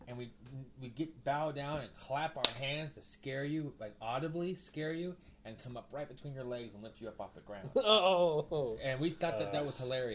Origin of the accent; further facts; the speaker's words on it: Las Vegas, Nevada, United States; because I'm from Las Vegas, we'd all go out to the strip